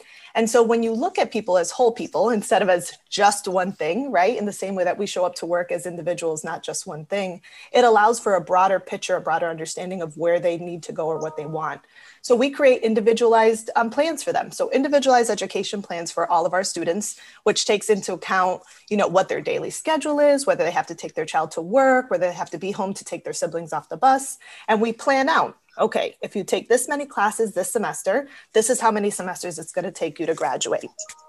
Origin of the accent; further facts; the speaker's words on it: Springfield, United States; I was born in Springfield and I grew up here.